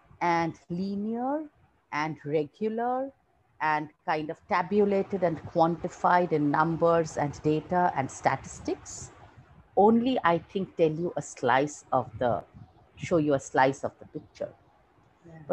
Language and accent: English; Kolkata, West Bengal, India; first language English; also born or lived in Mumbai; being an Indian and being born in India. So I grew up in Calcutta, like I told you, and I shifted to Mumbai during my college years. The funny part is I grew up in post-independence India in the 70s and 80s. But I went to a school that was very, very British. So I learned English as my first language